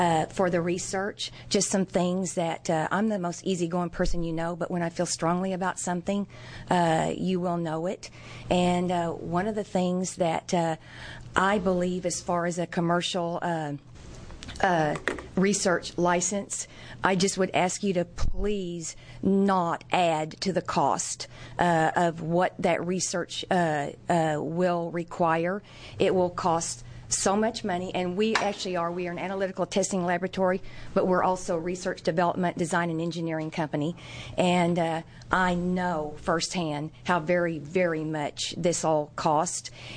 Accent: Oklahoma, United States; moved away as an adult; now in Portland, United States; And I know I sound like a foreigner. Mm-hmm. I was born and raised in Oklahoma, but I moved here in 1979, and I have real Oregonian children.

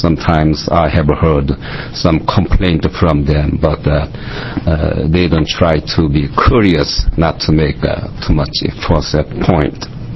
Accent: South Korea; So especially since I'm from Korea, when the Korean delegation high officials coming over here

